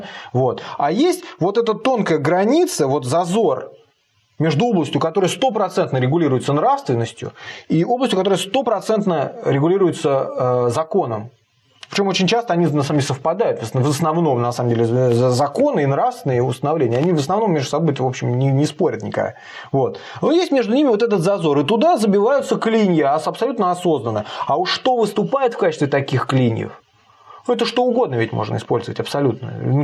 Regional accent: Moscow, Russia; ну, я сам москвич

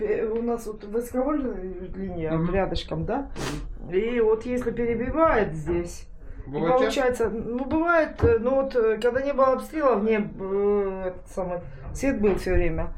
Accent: Zaporizhzhia Oblast, Ukraine; moved away as an adult; Хотя я сама из Запорожской области, извините меня. Да? Я здесь живу с 2010 года.

